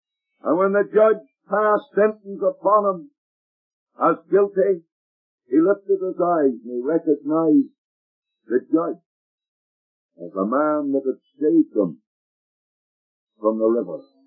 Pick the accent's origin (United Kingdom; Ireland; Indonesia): Ireland; In the town where I was raised in Ireland, there was a park